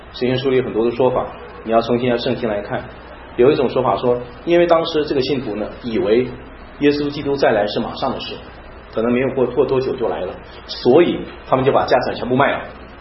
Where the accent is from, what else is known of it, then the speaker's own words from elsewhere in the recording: China; 只有我一个中国人